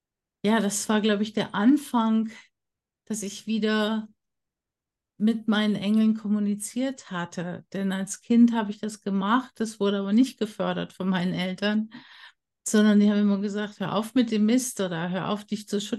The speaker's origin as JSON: {"language": "German", "country": "Germany", "tie": "born or raised there", "said": "wie wir alle zum Beispiel in Deutschland, wo ich aufgewachsen bin, mitbekommen haben"}